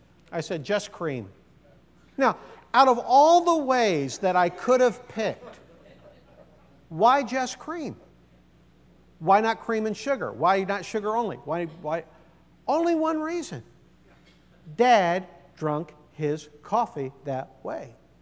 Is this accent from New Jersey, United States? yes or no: no; Mansfield, Ohio, United States; I grew up 70 miles south of Cleveland, Ohio, in a town called Mansfield.